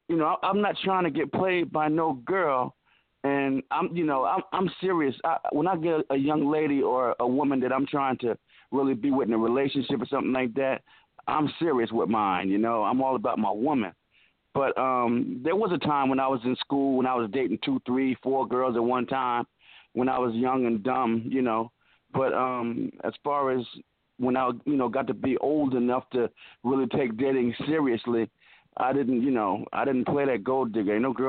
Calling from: Atlanta, Georgia, United States; I'm calling from Atlanta, Georgia.

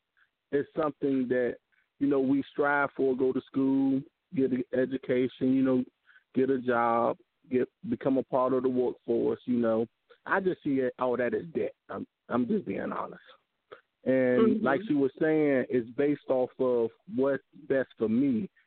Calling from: Ahoskie, North Carolina, United States; I'm calling from Ahoskie, North Carolina.

